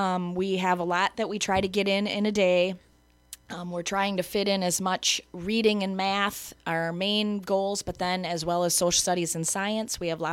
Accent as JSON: {"language": "English", "town": "Beaver Dam", "region": "Wisconsin", "country": "United States", "said": "I'm not originally from this area. I'm originally from Beaver Dam, and met my husband and decided to move to Muscadet."}